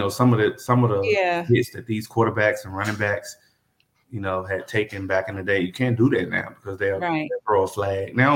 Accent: Memphis, Tennessee, United States; And I was just a normal snot-nosed kid growing up in North Memphis, running up and down the street, playing tag football, riding Tonka trucks, going to summer camps.

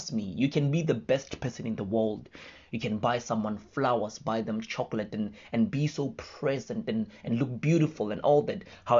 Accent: Mahikeng, North West, South Africa; now in Cape Town, South Africa; I'm originally from Mahikeng in the Northwest and currently reside in Cape Town.

